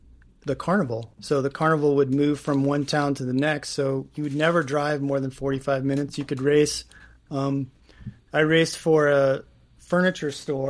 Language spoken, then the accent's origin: English; California, United States; And they'd introduce me as the Californian